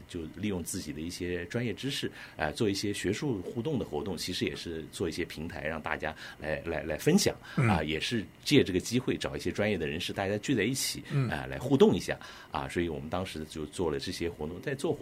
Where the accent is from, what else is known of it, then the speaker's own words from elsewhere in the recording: Shenzhen, Guangdong, China; 因为我是从深圳出来的，然后深圳开放的意识，包括我在深圳工作过一段时间